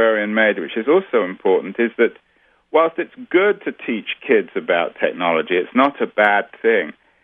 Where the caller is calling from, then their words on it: California, United States; I'm calling from California, which I would guess is in a much worse state in terms of libraries than Wisconsin.